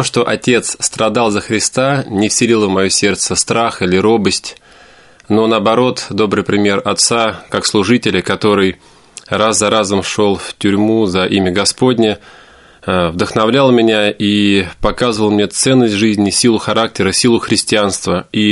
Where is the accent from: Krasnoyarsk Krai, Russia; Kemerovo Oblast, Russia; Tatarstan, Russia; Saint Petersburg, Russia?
Krasnoyarsk Krai, Russia; born there; у меня до сих пор вот в свидетельстве о рождении написано место рождения, и даже в паспорте это Красноярский край, Кежемский район. Вот поэтому как бы я сам сибиряк.